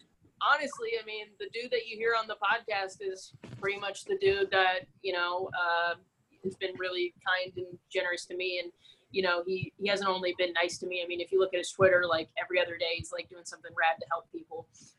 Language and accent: English; Kansas, United States; I a queer kid growing up in Kansas, I didn't really have many resources in terms of LGBTQ content.